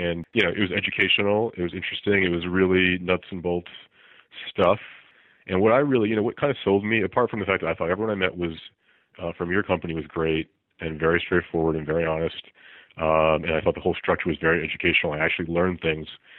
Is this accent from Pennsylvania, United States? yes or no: no; New Jersey, United States; also born or lived in Chicago; I'm from the East Coast, grew up North Jersey near New York City